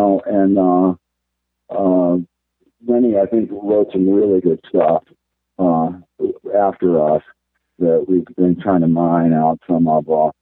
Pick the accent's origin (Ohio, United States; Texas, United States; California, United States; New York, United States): Ohio, United States; like to go to my hometown in Ohio again and play Cleveland.